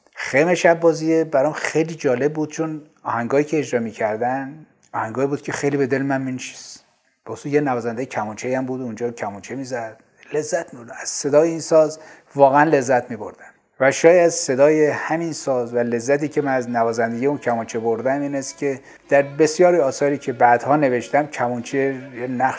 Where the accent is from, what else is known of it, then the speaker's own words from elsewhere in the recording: Tehran, Tehran Province, Iran; born there; من 19 خرداد سال 1328 در تهران متولد شدم، در خانواده‌ای که پدرم اعتقادات مذهبی خیلی شدید داشت